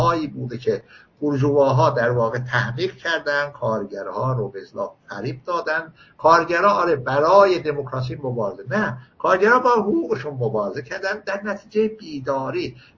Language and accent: Persian; Iran; اروپای نیستم، من ایرانی هستم و کشورم رو دوست دارم همونطور که مادرم رو دوست داشتم